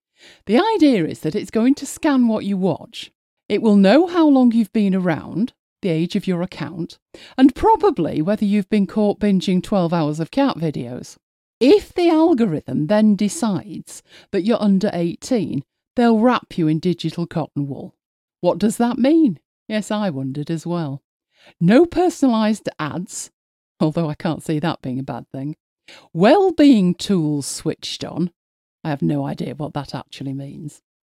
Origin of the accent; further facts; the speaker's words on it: Manchester, North West England, United Kingdom; Which reminded me of a recent story from my hometown of Manchester.